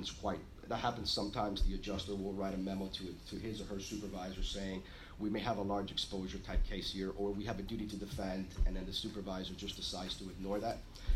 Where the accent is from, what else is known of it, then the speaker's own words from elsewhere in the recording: Florida, United States; I'm from Florida, and Florida right now, there's a huge movement by the plaintiffs bar